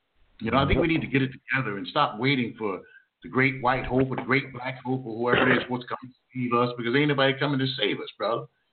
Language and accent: English; Jersey City, New Jersey, United States; I grew up in Jersey City, New Jersey, not far away from where I am right now.